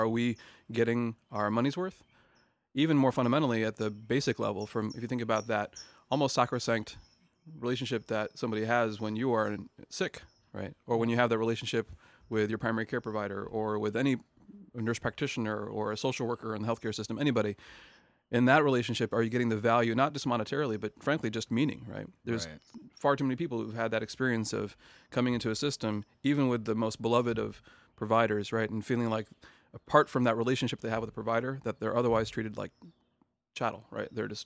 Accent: Queens, New York, United States; born there; I was born in 75 in Queens, New York.

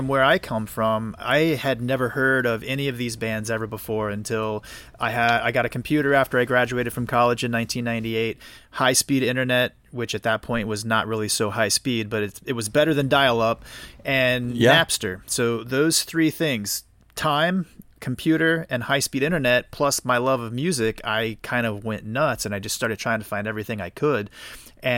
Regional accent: Indiana, United States; I grew up in Indiana, middle of nowhere Indiana

